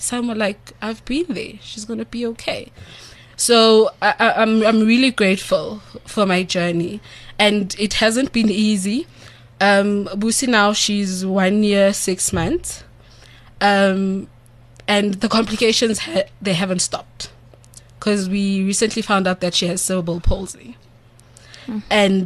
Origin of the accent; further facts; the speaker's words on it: Orange Farm, Gauteng, South Africa; Because I'm from Orange Farm.